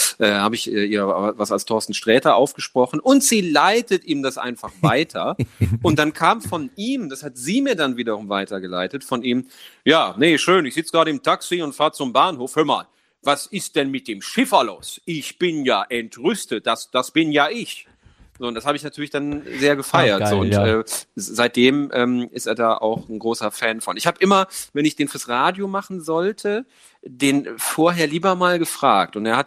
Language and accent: German; North Rhine-Westphalia, Germany; als Westfale